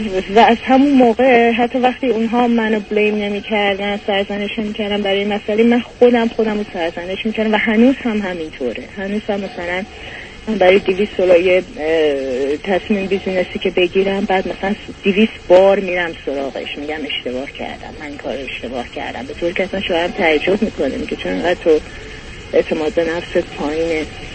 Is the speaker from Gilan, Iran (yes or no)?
no; Tehran, Tehran Province, Iran; born there; من هولوحش شروع جنگ در ایران در تهران به دنیا اومدم و در یک خانواده نسبتا خوب متوسط رو به بالا تحصیل کرده